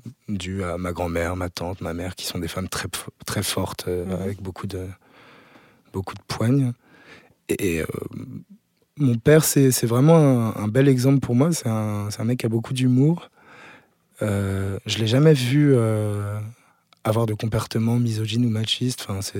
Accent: Centre-Val de Loire, France; Parce que je viens du Cher.

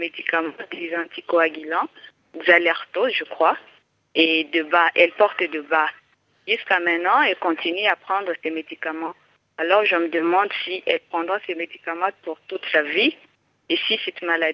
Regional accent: DR Congo; Et comme c'est difficile de faire l'opération de thrombose ici chez nous au Congo, elle est allée en Inde.

